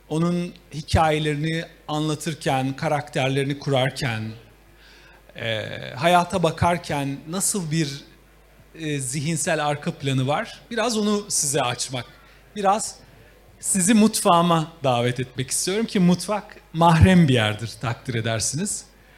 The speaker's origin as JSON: {"language": "Turkish", "region": "Istanbul", "country": "Turkey", "tie": "born or raised there", "said": "Zeyrek'te doğdum ben."}